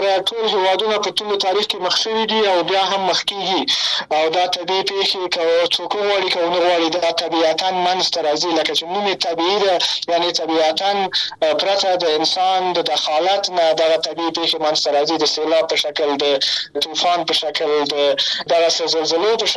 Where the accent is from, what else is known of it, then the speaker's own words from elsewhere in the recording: Afghanistan; چې په ټوله کې مونږ د افغانستان یو ملت ویل کېږو